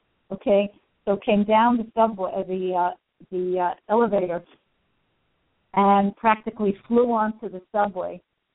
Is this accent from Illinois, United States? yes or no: no; New York, United States; listen, I'm from New York. I was there during 9/11.